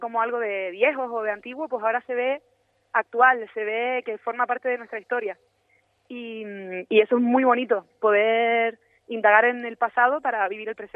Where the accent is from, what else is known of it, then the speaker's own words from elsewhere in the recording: Canary Islands, Spain; somos fuertes los canarios, y eso, la música que hacemos